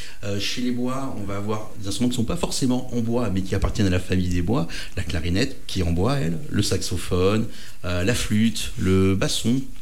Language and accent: French; Limoges, Nouvelle-Aquitaine, France; born there; Je suis né à Limoges.